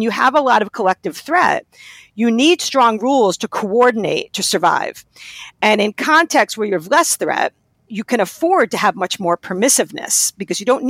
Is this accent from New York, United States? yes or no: yes; New York, United States; I could tell you that, you know, I've had my N of one experiences in the South as a New Yorker. I'm from New York originally.